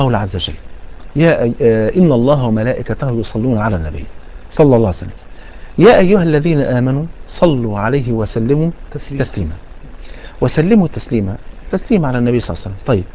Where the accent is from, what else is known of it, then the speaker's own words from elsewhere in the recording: Egypt; الناس عندنا في مصر